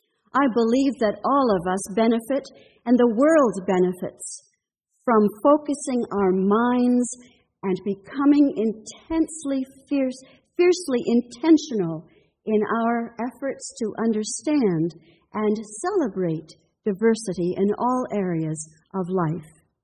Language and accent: English; Midwest, United States; And I'd ask you to bear with me as this Midwesterner attempts the language of the bayou.